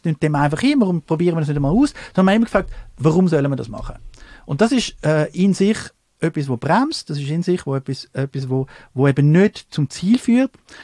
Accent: Switzerland; wollte ich als Schweizer wirklich jetzt weiterhin in dieser Faxliga spielen

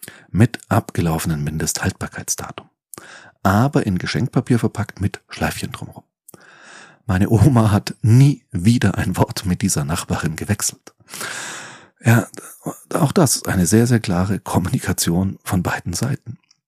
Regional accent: Nuremberg, Bavaria, Germany; meine Heimatstadt Nürnberg

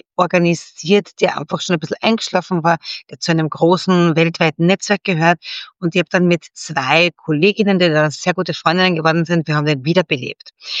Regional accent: Carinthia, Austria; now in Vienna, Austria; war in meinen ersten Wien-Jahren dann natürlich schwierig, nach Kärnten zurückzukommen, meinen Wiener Akzent, den was ich mir da angeeignet habe.

